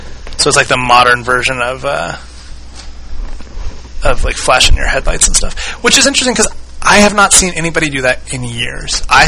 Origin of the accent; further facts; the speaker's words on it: Colorado, United States; like, I grew up in Colorado